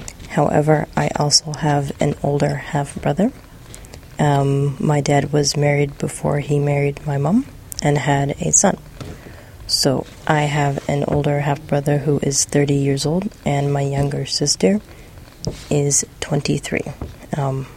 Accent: Ann Arbor, Michigan, United States; I am from Ann Arbor, Michigan, in the USA.

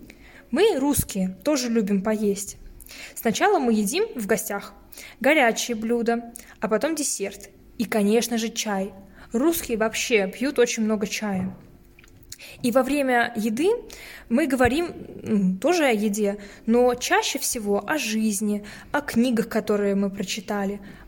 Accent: Russia; now in France; я из России, и уже несколько месяцев я живу во Франции.

